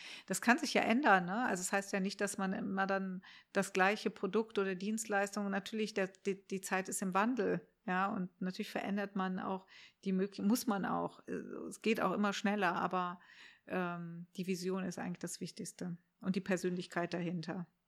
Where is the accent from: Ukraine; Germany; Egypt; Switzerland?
Egypt; Cairo, Cairo Governorate; ich bin in Kairo groß geworden und ich bin ja im Juli geboren